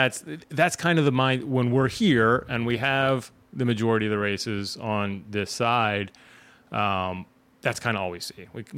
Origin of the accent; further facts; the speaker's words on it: California, United States; Growing up in California, West Coast, racing on the West Coast, especially cyclocross